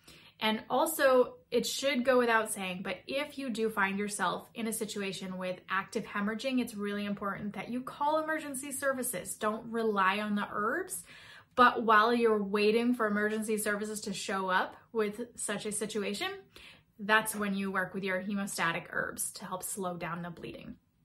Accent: New England, United States; So many of us remember growing up in New England playing with these little seed pods.

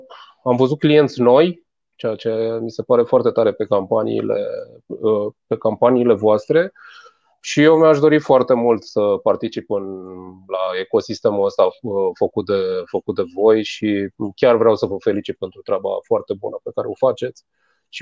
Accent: Romania; moved away; Am început să lucrez prin Italia și în Spania. Bineînțeles, acolo, ca român, mai instalam eu niște Windows-uri

